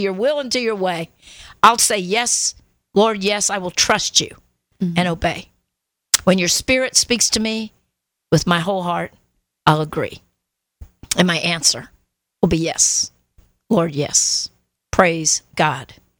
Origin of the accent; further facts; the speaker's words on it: Guatemala; moved away; First time I had been back to that country since I grew up in Guatemala.